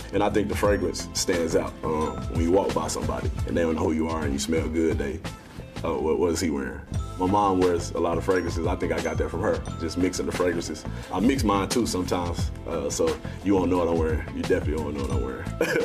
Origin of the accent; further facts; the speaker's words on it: Arkansas, United States; I'm from the South Arkansas. We just big on, like, class and just being, like, real smooth, laid back. I hang around a lot of older people when I was little